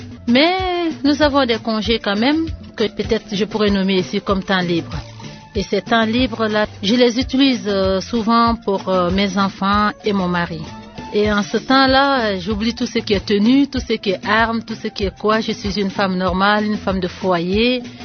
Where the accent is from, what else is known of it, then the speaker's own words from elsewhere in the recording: Guinea; peut-être que je suis guinéenne, mais j'aime bien les musiques guinéennes et les musiques douces